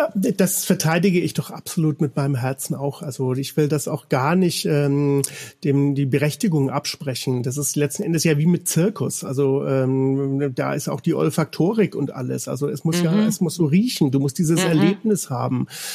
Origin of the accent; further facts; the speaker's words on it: Bavaria, Germany; moved away as an adult; now in Cologne, Germany; Ich bin in Bayern aufgewachsen. Ich bin 1968 geboren und ich bin mit Anfang 20 nach NRW nach Köln gegangen.